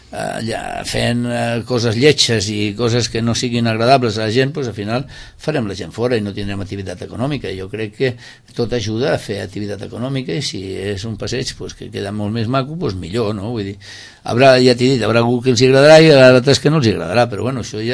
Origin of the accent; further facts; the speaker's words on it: Sitges, Catalonia, Spain; born there; tothom els que som nascuts a Sitges i que hem vist aquest tema ens havia agradat molt